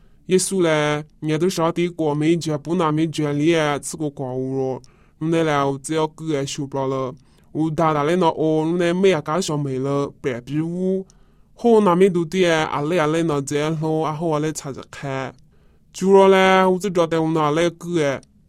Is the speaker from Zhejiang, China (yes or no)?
no; Inner Mongolia, China; 我来自内蒙那边的